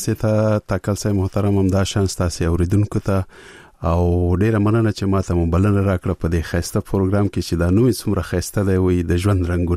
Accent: Peshawar, Khyber Pakhtunkhwa, Pakistan; زه ورکوټه په پېښور کې لوی شوی یم.

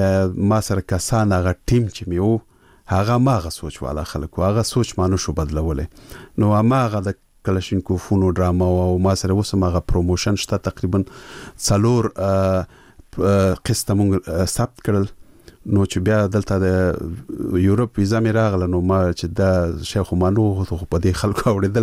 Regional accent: Peshawar, Khyber Pakhtunkhwa, Pakistan; خو زه ورکوټه په پېښور کې لوی شوی یم

